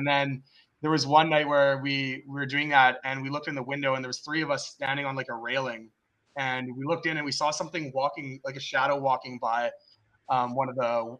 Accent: Canada; Yeah, we are from Canada land.

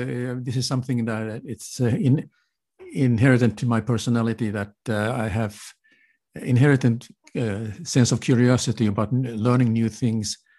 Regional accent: Helsinki, Uusimaa, Finland; English is a second language; Yes, well, I'm from Helsinki, Finland

